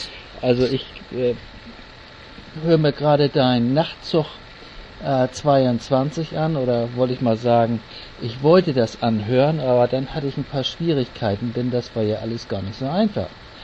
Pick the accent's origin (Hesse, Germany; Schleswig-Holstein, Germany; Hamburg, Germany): Hamburg, Germany; now in New Zealand; dann Grüße zurück nach Hamburg in meine alte Heimat in Stellingen.